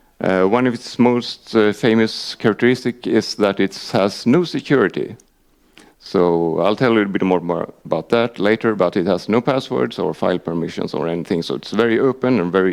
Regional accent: Sweden; English is a second language; I'm from Sweden, by the way.

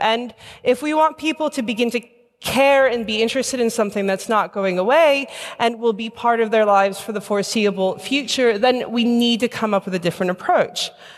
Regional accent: United States; now in London, United Kingdom; and I'm an American immigrant living in London.

